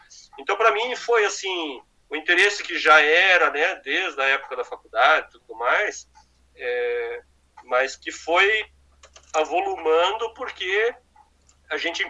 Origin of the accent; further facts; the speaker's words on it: Curitiba, Paraná, Brazil; E daí eu falei, ó, legal, eu sou lá de Curitiba. Ele falou, ah, eu também. Ah, mas eu sou lá do Boqueirão.